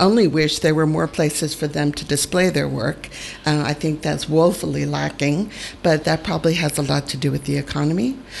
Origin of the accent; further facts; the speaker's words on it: United States; moved away as an adult; now in Spain; obviously by my accent, I'm not British, I'm American, so we moved from upstate New York, our last place in the U.S., and decided we wanted to retire in Spain.